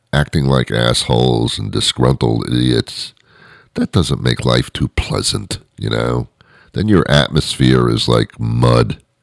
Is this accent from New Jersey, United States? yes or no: yes; New Jersey, United States; also born or lived in New York City; I was brought up in the New York area when I was a child, lived in New Jersey.